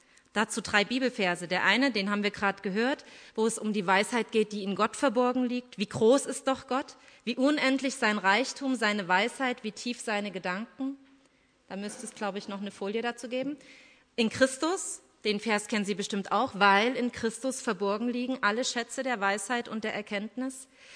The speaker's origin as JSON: {"language": "German", "region": "East Germany", "country": "Germany", "tie": "born or raised there", "said": "Ich habe durch meine Kindheit in der DDR verschiedene Frömmigkeitsformen wahrgenommen."}